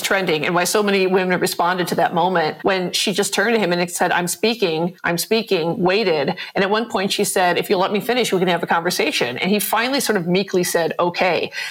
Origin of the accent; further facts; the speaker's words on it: Chicago, Illinois, United States; I'm a Chicagoan, but lives in California